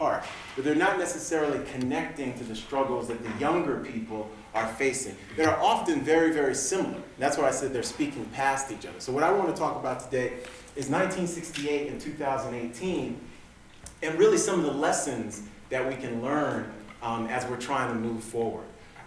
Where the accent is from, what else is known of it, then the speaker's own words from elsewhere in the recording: New York City, New York, United States; I was raised in New York City in a black, by way of a black Baptist church storefront. My mother and father both are from Haiti.